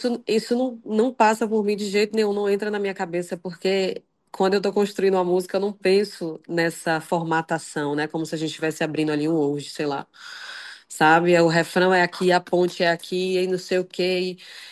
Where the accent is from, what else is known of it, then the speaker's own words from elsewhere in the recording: Feira de Santana, Bahia, Brazil; Eu sou de Feira, né, que é uma cidade ali de muito fluxo de passagem, né?